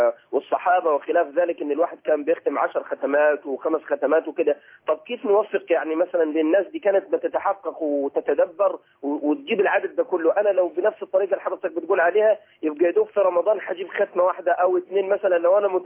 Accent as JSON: {"language": "Arabic", "region": "Upper Egypt", "country": "Egypt", "said": "عندنا في الصعيد يمكن آية"}